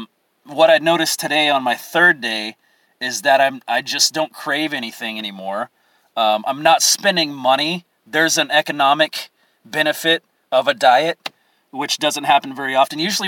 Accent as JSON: {"language": "English", "region": "Texas", "country": "United States", "said": "aren't you from Texas? Yeah, I am from Texas."}